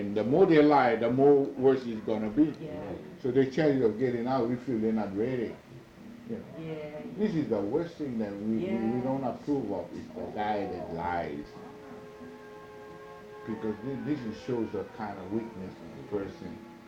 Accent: Pune, Maharashtra, India; you might be kidding other people, but I'm from Pune.

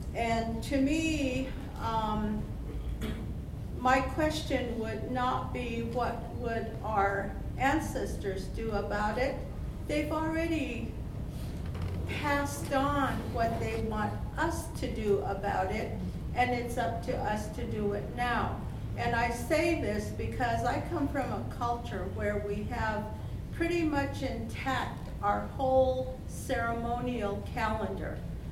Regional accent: Arizona, United States; I come from the Hopi Reservation in northeastern Arizona.

